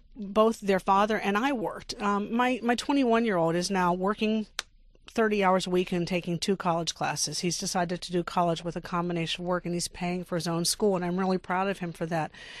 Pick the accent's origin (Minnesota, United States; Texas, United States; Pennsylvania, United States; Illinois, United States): Pennsylvania, United States; Pittsburgh; now in Michigan, United States; No, I grew up in Pittsburgh. It's so funny to be here. The 70s in Pittsburgh were all those glory years where the Steelers won and the Pirates won, and now I live in Michigan and it's a little different.